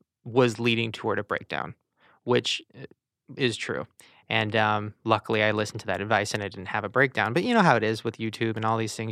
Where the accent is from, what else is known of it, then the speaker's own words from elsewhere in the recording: Long Beach, California, United States; Long Beach.